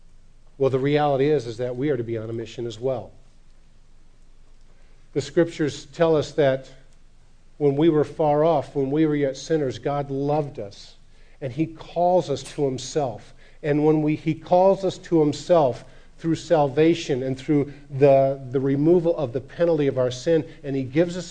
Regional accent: Iowa, United States; Hey, I'm from Iowa. Where? Ask people in Iowa. I live in North Liberty.

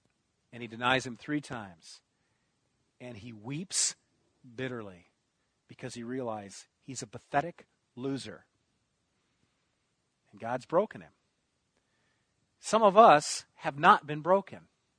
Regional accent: United States; After all, I'm an American. I have rights.

